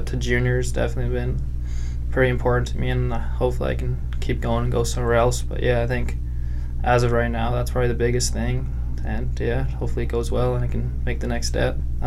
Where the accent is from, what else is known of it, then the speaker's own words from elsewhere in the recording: Renfrew, Ontario, Canada; I grew up in Renfrew. I've played hockey ever since I can remember. I went to school in Renfrew too